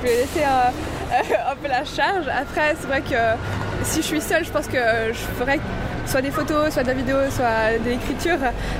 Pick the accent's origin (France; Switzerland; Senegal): Switzerland; Surtout, on est suisse, du coup, il y a un peu le cliché